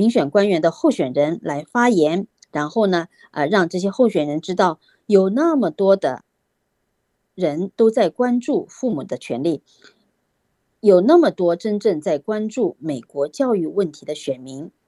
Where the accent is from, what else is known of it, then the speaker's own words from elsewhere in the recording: China; 那么我们中国人有句话说，十年树木，百年树人。